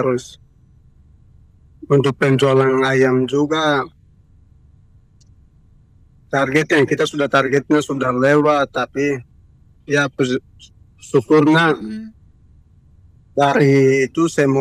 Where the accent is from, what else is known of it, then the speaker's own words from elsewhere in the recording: Papua, Indonesia; kita orang Papua jangan ke pasar jadi pembeli.